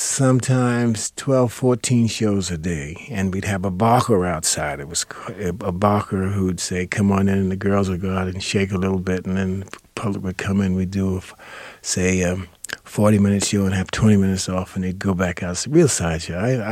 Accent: Brooklyn, New York, United States; born or raised there

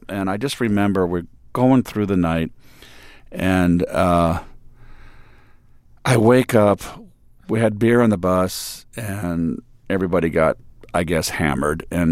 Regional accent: California, United States; a dream of a young boy growing up in Northern California to be the next Mickey Mantle

